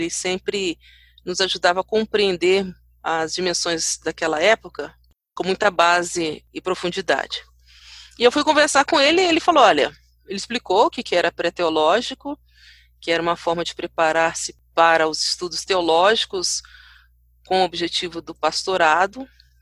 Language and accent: Portuguese; Leopoldina, Minas Gerais, Brazil; quase 400 quilômetros da minha terra natal, que é Leopoldina.